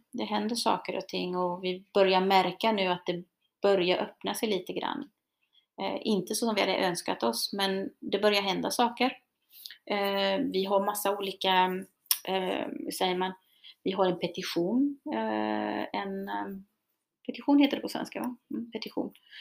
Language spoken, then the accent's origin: Swedish; Chile; now in Sweden; För det som har varit vår kritik då, som chilenare här i Sverige, det är att varken TV eller regeringen har uttalat sig.